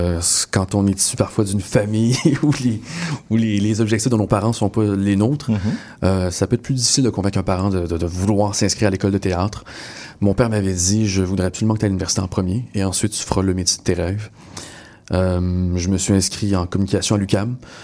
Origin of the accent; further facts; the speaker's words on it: Montreal, Quebec, Canada; J'ai grandi à Montréal-Nord, mm-hmm. Né d'un père irakien, né d'une mère libanaise. J'ai fait l'école publique.